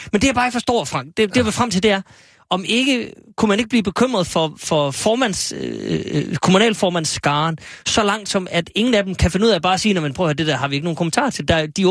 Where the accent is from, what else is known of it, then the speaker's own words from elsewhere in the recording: Aalborg, North Denmark Region, Denmark; born there; De var i Aalborg, min fødeby.